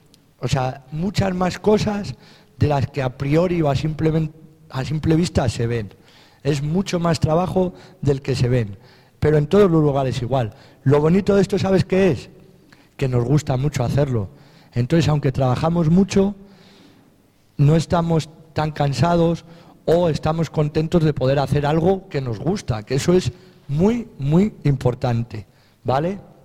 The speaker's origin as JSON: {"language": "Spanish", "town": "Salamanca", "region": "Castile and León", "country": "Spain", "said": "¿Por qué se da en mi tierra y no se da en otra tierra? ¿Por qué se da en Salamanca la castaña y a lo mejor en, no sé decirte, en Cádiz no se da?"}